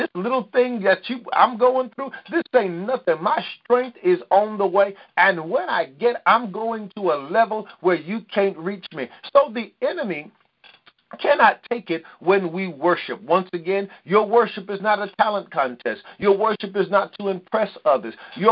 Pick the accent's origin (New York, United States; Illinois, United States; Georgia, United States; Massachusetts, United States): New York, United States; Growing up in New York, when that rainy season came, we would love to go outside and play in the rain, jump in puddles